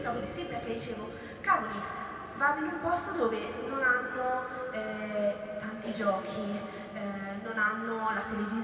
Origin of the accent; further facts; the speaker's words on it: Calolziocorte, Lombardy, Italy; vengo dalla parrocchia di Foppenico. È un paesino piccolo all'interno di un altro paese che si chiama Canolzo, un po' lontano da qui.